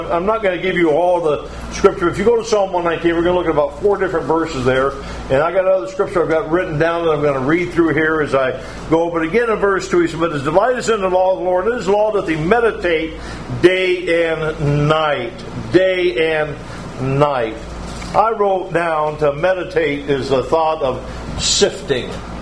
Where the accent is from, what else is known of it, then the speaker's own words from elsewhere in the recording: Ohio, United States; also born or lived in Michigan; I know I'm from Michigan, I know that's what my plate says, but I grew up in Northeast Ohio